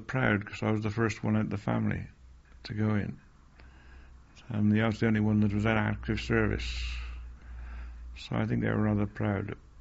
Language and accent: English; West Midlands, United Kingdom; born there; I was born in Kellowind, a small village outside Worcester, about 4 miles outside, half miles outside Worcester. A family of 7. 4 or 5 boys and 2 girls.